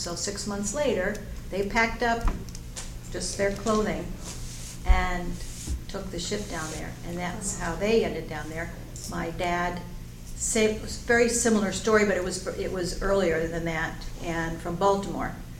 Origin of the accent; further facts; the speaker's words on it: Ancon, Canal Zone, Panama; moved away as an adult; I was first generation born there. Mm-hmm. And so I lived there for 18 years till I went away to college. So I grew up there.